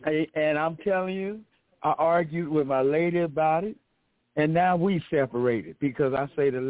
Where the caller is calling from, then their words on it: Las Vegas, Nevada, United States; I'm calling from Las Vegas.